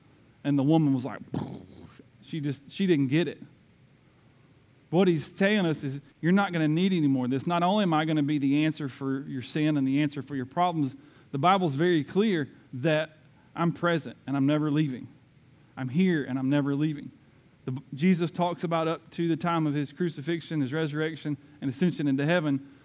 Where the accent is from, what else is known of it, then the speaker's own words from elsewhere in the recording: the South, United States; I'm from the South and I did well to master the English language